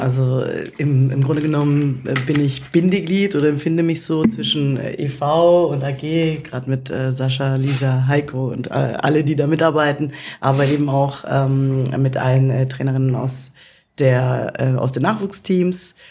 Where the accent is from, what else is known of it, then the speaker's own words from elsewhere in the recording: Sindelfingen, Baden-Württemberg, Germany; Ich bin Gott sei Dank in Sindelfingen groß geworden, sage ich jetzt mal.